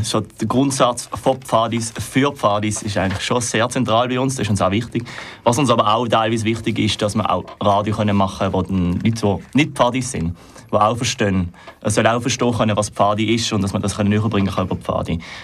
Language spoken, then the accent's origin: German; Riehen, Basel-Stadt, Switzerland; Wir kommen beide eigentlich aus dem gleichen Ort. Es sind aber 2-4 Abteilungen dort. Wir kommen aus Riechen. Ja, das ist 20'000 Einwohner mit doch 4 Abteilungen.